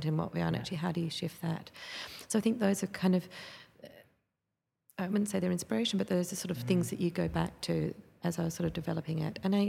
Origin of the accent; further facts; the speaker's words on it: Australia; I'm Australian architect, yeah